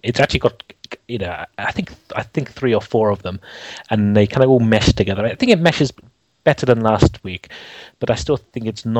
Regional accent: London, United Kingdom; from London.

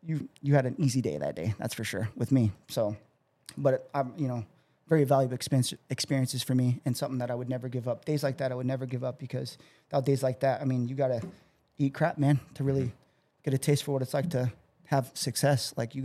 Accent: Midwest, United States; because, you know, we are from the Midwest, and I think we're plenty caught up or catching up now

